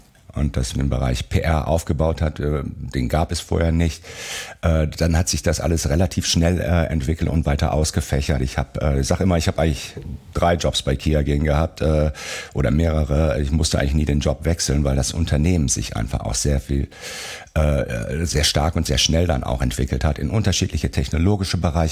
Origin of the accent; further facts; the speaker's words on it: Rhineland, Germany; ich komme ja aus dem Rheinland. Wir leben ja im Rheinland nach dem rheinischen Dreiklang oder Kanon